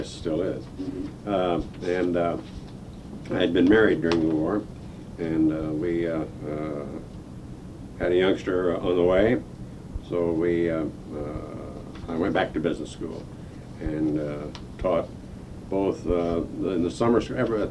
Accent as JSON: {"language": "English", "town": "Bloomington", "region": "Indiana", "country": "United States", "tie": "born or raised there", "said": "Well, I was born in Indiana of parents, both of whom were born in Indiana, so died in the wool of Hoosiers. Small southern Indiana towns. When I was 5 years old, my father moved to Bloomington, Indiana, where I grew up."}